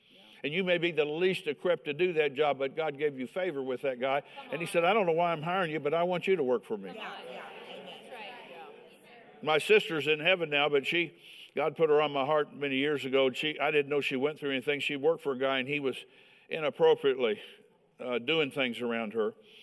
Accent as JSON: {"language": "English", "region": "Indiana", "country": "United States", "said": "I'm from Indiana. Don't hold that against me."}